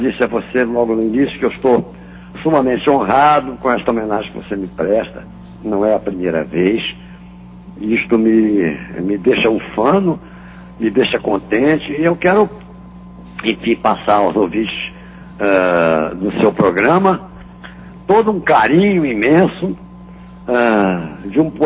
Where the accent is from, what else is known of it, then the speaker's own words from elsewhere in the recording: Rio de Janeiro, Brazil; Aleixo era aqui na Baixada Fluminense, onde eu me criei uma grande parte, passei de mocinho com meu avô, tocando gado, dirigindo caminhão.